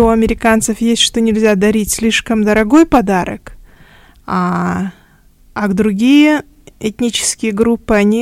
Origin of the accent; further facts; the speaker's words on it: Russia; все равно мы те, кто, у кого детство прошло в Советском Союзе или там в России, какие-то другие же, у меня тоже сын американец